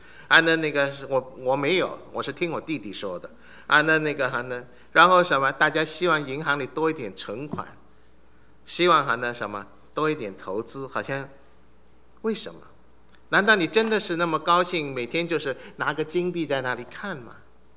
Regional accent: China; 我们中国人特别欢喜玉，所以对那个玉特别有感情

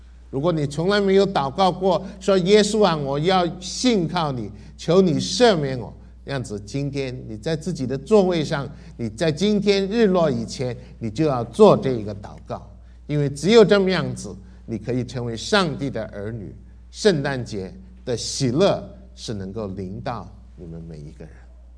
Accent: China; 我们中国人很欢喜说独善其身

